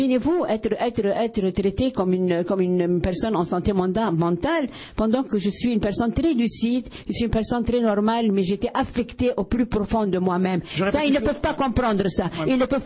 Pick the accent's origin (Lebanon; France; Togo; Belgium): Lebanon; moved away; je suis immigrante, je viens du Liban, je suis libanaise.